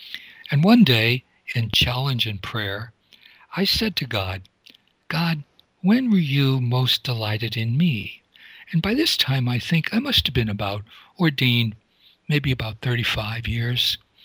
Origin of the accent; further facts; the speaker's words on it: Wilkes-Barre, Pennsylvania, United States; And I was growing up in Wilkes-Barre, Pennsylvania.